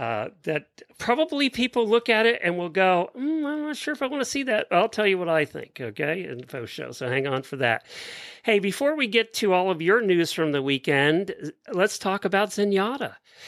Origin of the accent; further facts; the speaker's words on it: Ocala, Florida, United States; from Ocala, Florida.